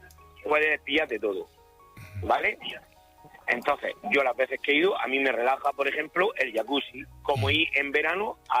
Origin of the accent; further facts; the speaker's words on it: Alicante, Valencian Community, Spain; yo soy de Alicante